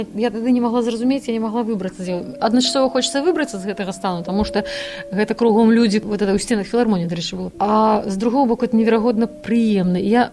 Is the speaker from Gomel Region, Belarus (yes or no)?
no; Damashevichy, Brest Region, Belarus; also born or lived in Baranavichy; Лічуся я, што нарадзілася ў Баранавічах, але сама лічу сябе дамашоўкай. Гэта вёска 10 кіламетраў ад Баранавіч, Дамашэвічы, дзе нарадзіліся мае бацькі.